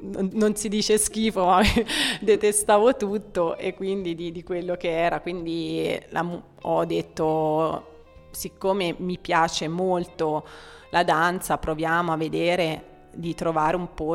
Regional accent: Città di Castello, Umbria, Italy; perché io ho fatto danza per 12 anni da piccola a Città di Castello, perché io sono originaria della Val Tiberina.

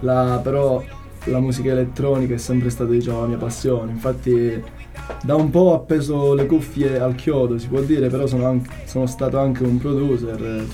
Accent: Calabria, Italy; now in Perugia, Italy; perché io non sono qui di Perugia, e giù da me, che io vengo dalla Calabria.

